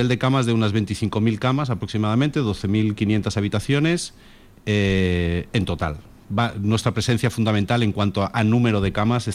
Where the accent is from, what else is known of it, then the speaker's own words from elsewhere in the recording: Barcelona, Catalonia, Spain; born there; moved away as an adult; now in Fuerteventura, Spain; No, yo soy nacido en Barcelona.